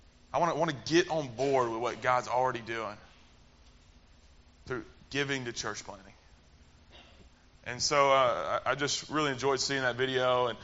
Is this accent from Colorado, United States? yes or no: no; Mobile, Alabama, United States; I grew up in the South. I've been from Mobile my whole life.